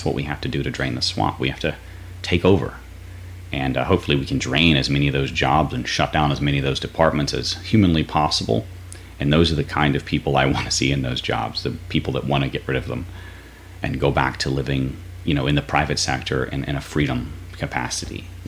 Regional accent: United States; But I was able to do that because I grew up in America, in a free country

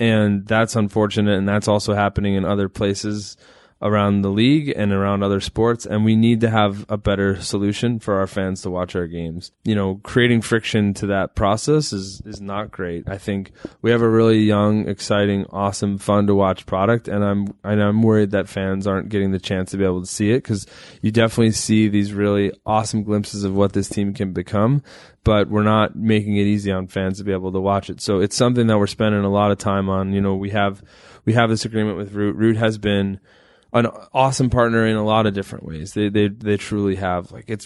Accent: Chicago, Illinois, United States; because I grew up in Chicago. WGN was how I watched a lot of games

